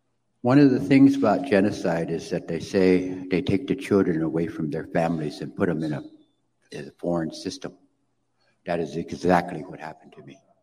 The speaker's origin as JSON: {"language": "English", "region": "Nebraska", "country": "United States", "said": "I'm from the Omaha tribe. Tapa is my clan. Indigenous peoples of Turtle Island I represent. We were original peoples of Nebraska."}